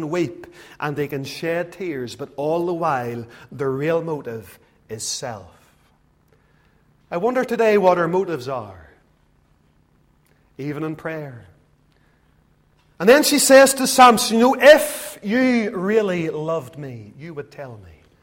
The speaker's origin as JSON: {"language": "English", "town": "Lisburn", "region": "Northern Ireland", "country": "United Kingdom", "tie": "born or raised there", "said": "I can remember growing up in Lisburn"}